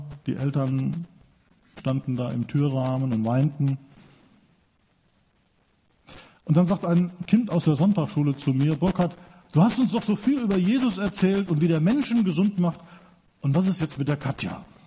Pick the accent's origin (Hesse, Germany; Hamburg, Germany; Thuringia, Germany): Hesse, Germany; Seilhofen; Ich stamme aus Seilhofen, das ist noch kleiner als Nansenbach. Zweitkleinste Dorf im Dill-Westerwald-Kreis.